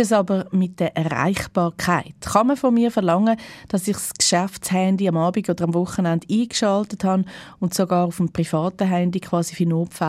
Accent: Switzerland; auch bei uns in der Schweiz

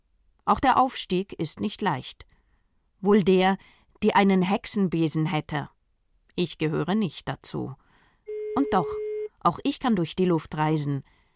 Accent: Switzerland

